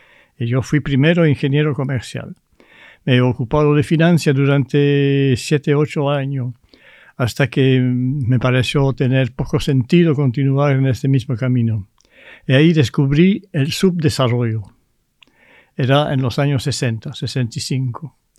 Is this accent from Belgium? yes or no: yes; Belgium; first language French; Spanish is a second language; primero yo no soy francés, soy belga.